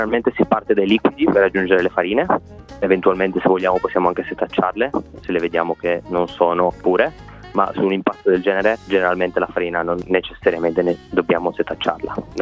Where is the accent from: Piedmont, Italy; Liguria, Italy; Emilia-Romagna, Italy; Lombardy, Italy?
Piedmont, Italy; Turin; Guarda, io sono di Torino, da noi le chiamiamo o bugie o chiacchiere.